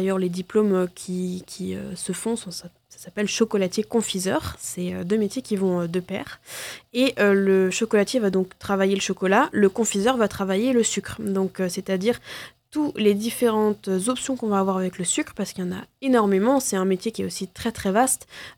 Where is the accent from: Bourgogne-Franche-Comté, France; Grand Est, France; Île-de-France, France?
Grand Est, France; moi je suis alsacienne de base